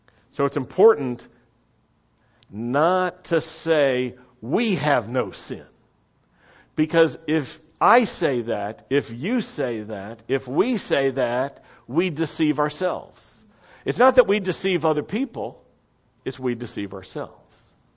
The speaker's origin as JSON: {"language": "English", "town": "Roanoke", "region": "Virginia", "country": "United States", "tie": "born or raised there", "said": "when I was growing up in Roanoke, Virginia, the synagogue my family belonged to was called Beth Israel."}